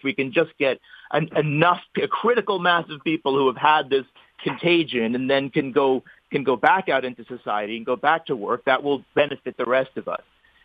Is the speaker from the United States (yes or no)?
yes; New England, United States; And I come from New England.